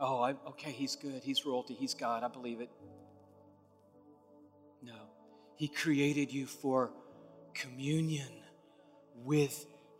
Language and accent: English; Smyrna, Georgia, United States; I grew up in Dirt clod war era in Smyrna, Georgia.